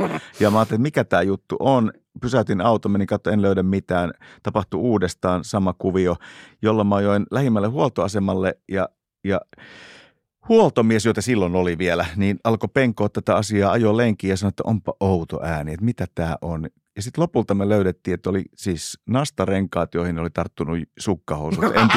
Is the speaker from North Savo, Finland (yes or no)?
yes; Oravikoski, North Savo, Finland; juuri siis lapsuuteni kotikylällä, siis Oravikoskella